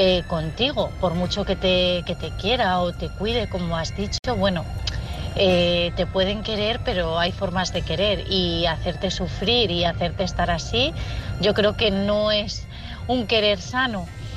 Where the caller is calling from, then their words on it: Madrid, Community of Madrid, Spain; de Madrid.